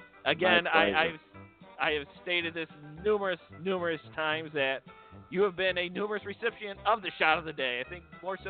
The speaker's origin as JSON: {"language": "English", "country": "Canada", "said": "since we are from the Great White North."}